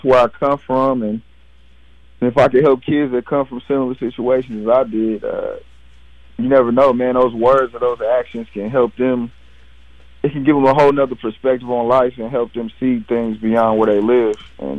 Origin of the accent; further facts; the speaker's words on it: Portland, Oregon, United States; From North Portland, St. John, the Villa area. I grew up in North Portland. Do work in my community.